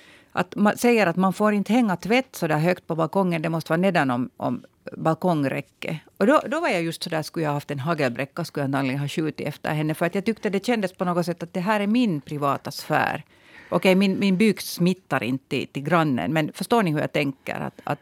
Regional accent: Hanko, Uusimaa, Finland; now in Helsinki, Finland; när jag flyttade till Helsingfors från Hangö.

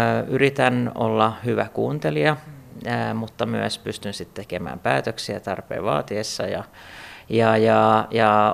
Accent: Malax, Ostrobothnia, Finland; olen Maalahdesta, joka on Vaasasta vähän etelään ja asun siellä avovaimon ja kahden lapsen kanssa

